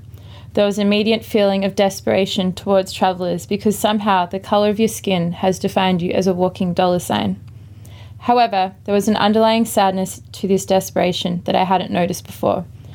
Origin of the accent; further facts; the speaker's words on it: Australia; I smiled politely and told her I was from Australia.